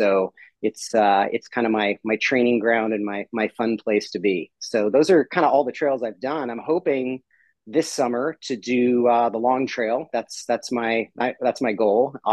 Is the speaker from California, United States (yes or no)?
yes; Sacramento, California, United States; I'm from Sacramento, California.